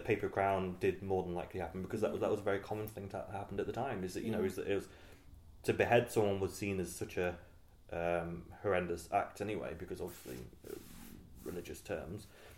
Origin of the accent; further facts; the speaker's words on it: Nottingham, East Midlands, United Kingdom; I'm from the East Midlands, and so I'm from Nottingham, so Leicester is very close to us